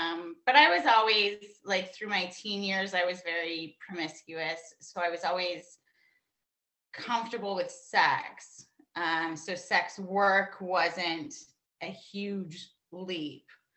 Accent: Canada; Born and raised in Canada.

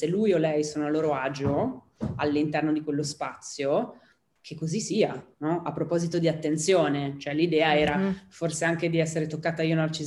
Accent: Milan, Lombardy, Italy; accent: Milanese; tout court detto in francese con la mia parlata milanese

